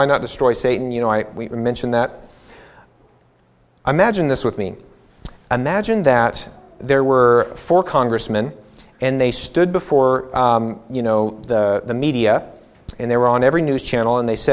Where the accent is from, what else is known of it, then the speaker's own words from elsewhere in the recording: Missouri, United States; I grew up in Missouri. We have like 10 different kinds of oak trees in Missouri.